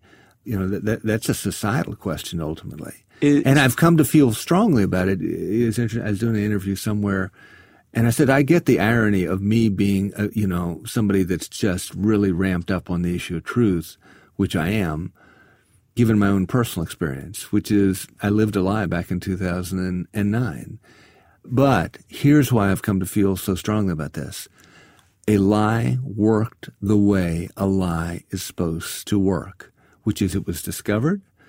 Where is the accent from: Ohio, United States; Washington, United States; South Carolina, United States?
South Carolina, United States; We can feel strongly about things, but you know, I'm from South Carolina.